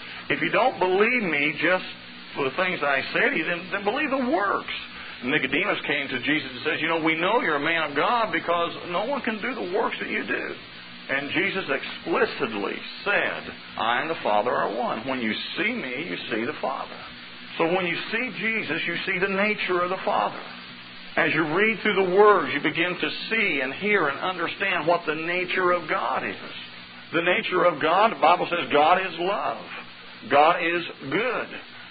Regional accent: Indiana, United States; I'm from Indiana, and I pastor a church there.

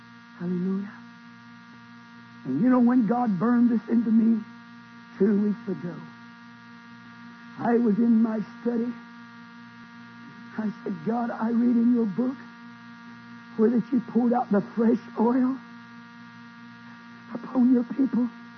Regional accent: United States; But brother and sister, I'm glad that I'm an American.

